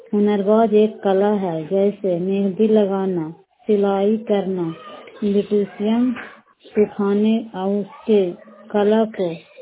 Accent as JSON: {"language": "Hindi", "region": "Bihar", "country": "India", "said": "मैं बारह खजामा के रहने वाली हूँ। ब्लॉक नूसराय पड़ता है, जिला ललंदा।"}